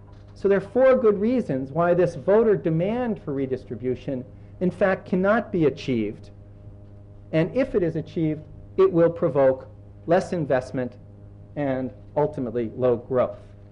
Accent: New York, United States; I'm a New Yorker. I like to wander about, you know.

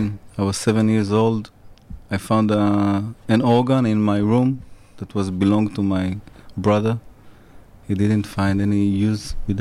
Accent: Israel; Yeah. I'm from Israel. I'm based in Israel also, in Tel Aviv. My family are from Morocco.

